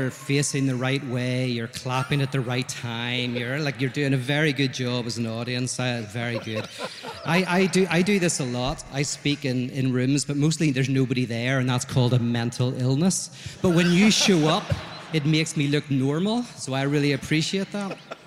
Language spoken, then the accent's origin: English; Ireland; I'm Irish. There's no way I'm going to do that.